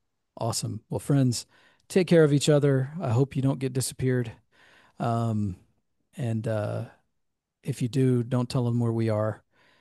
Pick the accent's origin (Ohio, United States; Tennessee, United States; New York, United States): Tennessee, United States; Memphis; Yeah, and much of which filmed in my hometown, Memphis, Tennessee.